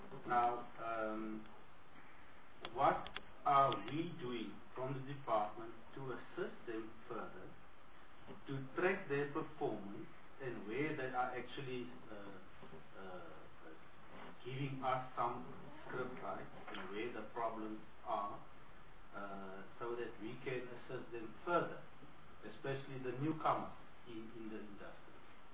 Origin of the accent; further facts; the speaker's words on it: Western Cape, South Africa; Of course, I'm from the Western Cape, and there's a lot of confusing messages in the Western Cape around that.